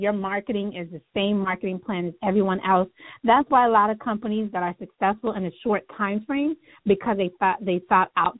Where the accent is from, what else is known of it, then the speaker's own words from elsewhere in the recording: United States; I love being an American. I thank you for all the opportunities this great nation gives each one of us.